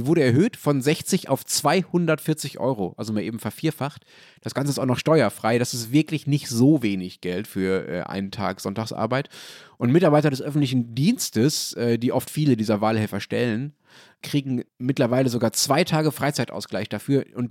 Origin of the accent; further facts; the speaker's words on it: Berlin, Germany; Das ist als Berliner natürlich irgendwie bitter, klar.